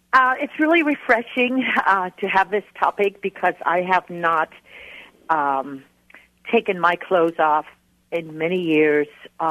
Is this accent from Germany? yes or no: yes; Germany; now in United States; and so I'm from Germany, so it is a very natural thing for us to do, especially with children.